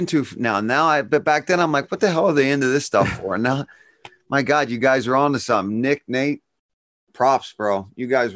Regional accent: Ireland

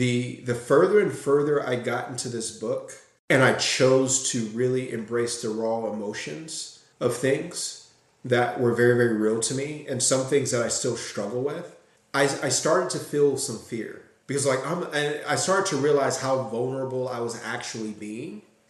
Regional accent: Gary, Indiana, United States; one of the things that was my adaptive response to growing up in Gary was being out of sight, out of mind

